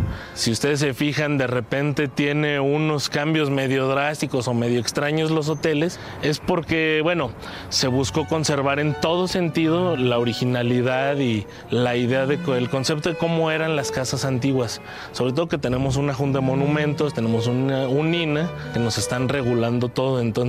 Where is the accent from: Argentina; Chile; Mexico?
Mexico; Zacatecas; Mi familia, en realidad todos somos zacatecanos